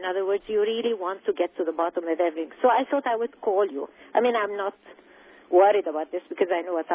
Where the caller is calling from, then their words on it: Seattle, Washington, United States; And I'm calling from Seattle, Washington.